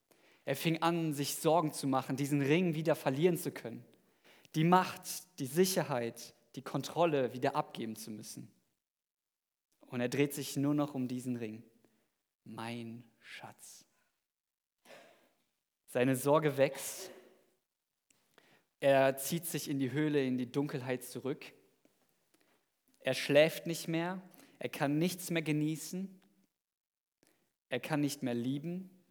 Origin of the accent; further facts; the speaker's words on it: Germany; ich komme aus Deutschland.